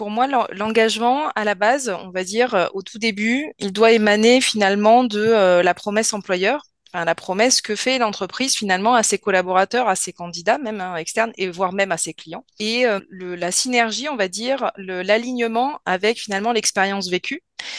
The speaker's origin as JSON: {"language": "French", "region": "Southern France", "country": "France", "also_born_or_lived": "Paris / Southeast Asia", "moved": "as an adult", "lives_now": "Lyon, France", "said": "Je suis à la base originaire du sud de la France. J'ai vécu quelques années à Paris. Je suis partie en Asie du Sud-Est et je suis revenue sur Lyon finalement. Donc voilà, ça fait une dizaine d'années que je suis sur Lyon."}